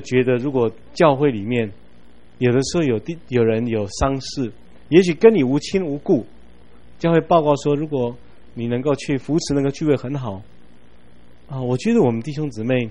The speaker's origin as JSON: {"language": "Chinese", "country": "Taiwan", "said": "我们台湾人都说生前一粒豆看牙需要拜低头"}